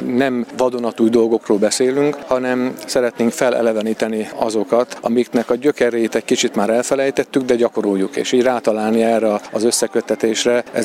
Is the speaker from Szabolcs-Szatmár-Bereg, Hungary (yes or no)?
yes; Tornyospálca, Szabolcs-Szatmár-Bereg, Hungary; also born or lived in Kisvárda; hiszen bár Tornyospácán nőttem föl, de Kisvárdán születtem